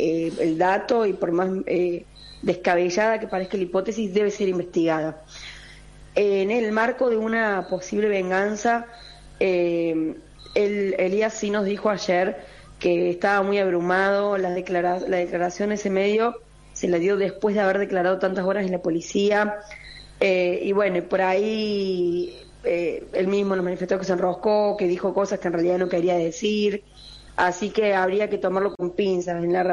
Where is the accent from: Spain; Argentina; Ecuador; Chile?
Argentina; Bell Ville, Córdoba; nosotros somos de Belville, estamos muy cerquita de donde ocurre el hecho